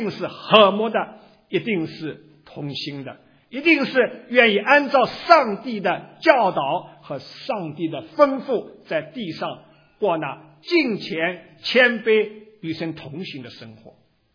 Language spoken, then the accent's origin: Chinese; China; 是跟我们中国人讲罪是有不一样的含义在里边